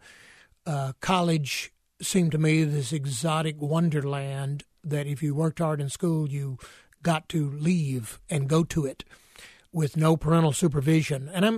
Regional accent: South Carolina, United States; My family had been on the same land in South Carolina, about a 2,000-acre farm, since the 1800s, early 1800s. And so I grew up with a great sense of place

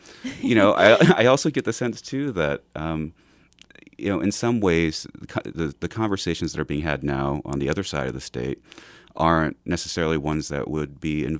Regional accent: New Orleans, Louisiana, United States; moved away; You know, I come from the South, but I come from a diverse city in the South, New Orleans.

